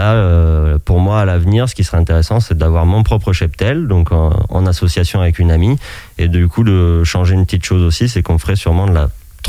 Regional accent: Pays de la Loire, France; le choix que j'ai fait, c'était plus de revenir dans mon pays natal, donc l'Anjou

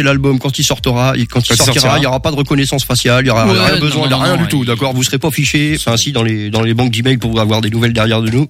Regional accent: Nantes, Pays de la Loire, France; je serai toujours chez moi à Nantes.

